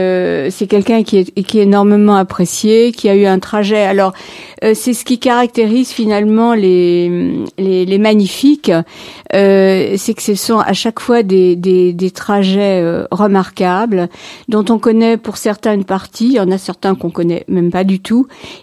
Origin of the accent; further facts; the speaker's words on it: France; Comme je suis française, je fais un petit clin d'œil.